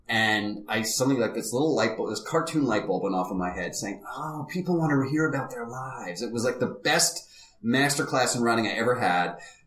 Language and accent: English; New Jersey, United States; I grew up in New Jersey, and my folks would take us to see Broadway shows.